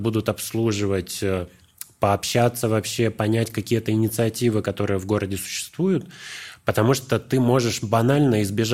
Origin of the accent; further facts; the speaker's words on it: Vologda, Vologda Oblast, Russia; Мы в родном городе были активистами в Вологде, столице Вологодской области, это русский север